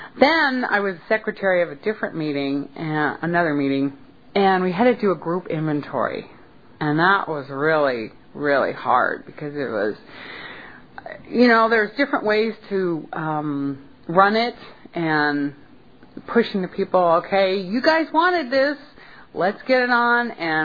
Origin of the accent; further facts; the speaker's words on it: Harbor City, California, United States; from Harbor City, California.